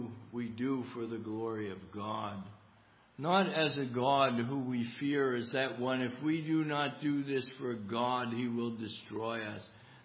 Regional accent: New Jersey, United States; I grew up in New Jersey, but I have learned something of the Queen's English.

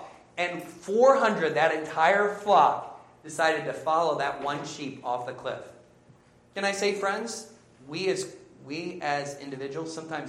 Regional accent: Indiana, United States; You know, I grew up in Indiana.

